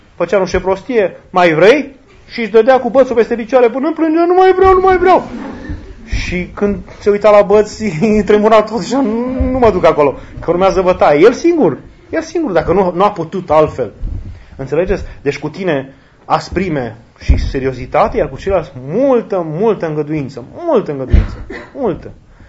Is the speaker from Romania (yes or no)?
yes; Romania; noi ca români, avem o mare șansă de a fi așa